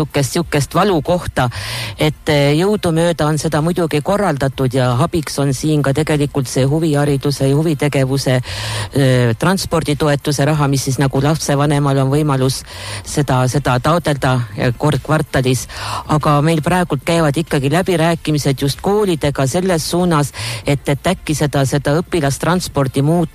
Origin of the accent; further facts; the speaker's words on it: Vigala, Rapla County, Estonia; seal Vigala kandis ka, et kutsun Vigalasse, kuna võibolla olen ise seal pärit